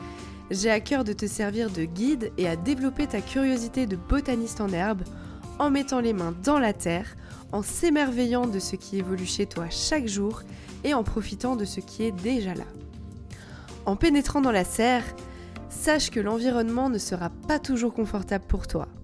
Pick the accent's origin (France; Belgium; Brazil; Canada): France; Brest, Brittany; also born or lived in Loire-Atlantique / Normandy; Donc moi je suis née à Brest, j'ai été dans un premier temps dans le Finistère, et puis après on est allé du côté de Nantes, donc Loire-Atlantique, pareil, toujours assez proche de la Bretagne.